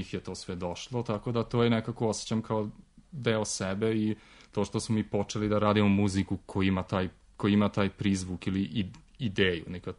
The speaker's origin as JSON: {"language": "Serbian", "country": "Serbia", "said": "Pošto dolazimo iz Srbije"}